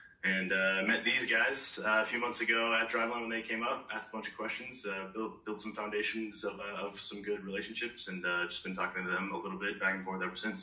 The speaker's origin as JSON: {"language": "English", "town": "Park City", "region": "Utah", "country": "United States", "tie": "born or raised there", "said": "So where I grew up in Park City, Utah, and so we didn't actually have traditional Little League because it was like a relatively small town."}